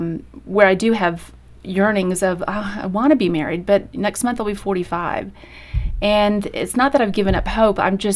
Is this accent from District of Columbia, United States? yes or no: no; Atlanta, Georgia, United States; I am originally from Atlanta and grew up in a non-religious home. I became a Christian when I was 28